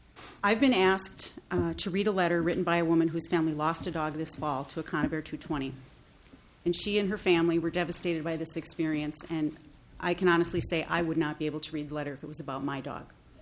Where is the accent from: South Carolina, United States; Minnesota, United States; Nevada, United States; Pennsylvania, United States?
Minnesota, United States; Coon Rapids; I'm from Coon Rapids, Minnesota.